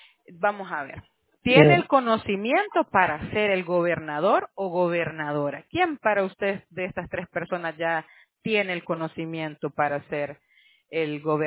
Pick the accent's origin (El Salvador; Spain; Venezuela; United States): United States; Como somos de Estados Unidos específicamente, no los conozco muy bien.